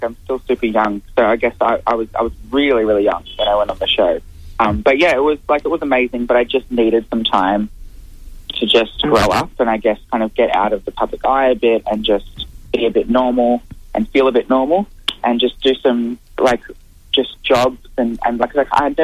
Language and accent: English; Sydney, New South Wales, Australia; Actually, I'm from Sydney and I went to Brisbane for a gig